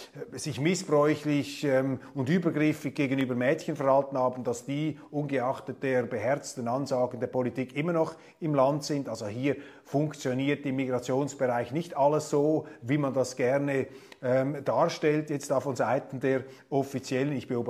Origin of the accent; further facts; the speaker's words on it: Switzerland; sage allerdings als Schweizer, bin ja nicht wahlberechtigt in der Bundesrepublik.